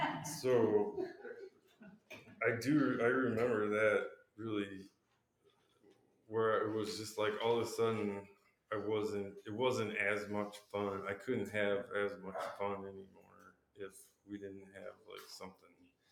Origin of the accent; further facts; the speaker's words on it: Wisconsin, United States; So I grew up in Wisconsin